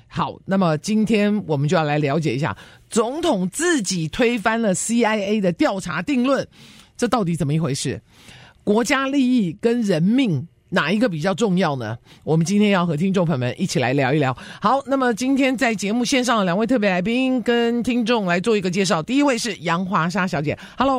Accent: United States; 就是我们美国跟沙烏地阿拉伯，因为这个记者是我们美国人哦，

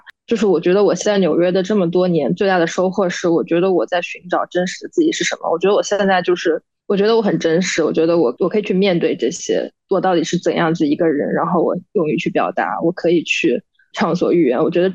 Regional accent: Jiangnan, China; now in New York, United States; 我是江南人士，我们那边就是很潮湿，然后很阴冷

